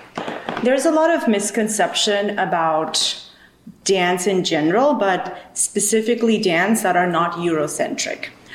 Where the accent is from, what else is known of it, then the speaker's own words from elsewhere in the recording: Kolkata, West Bengal, India; So growing up, I grew up in India. I grew up in Calcutta, India, eastern part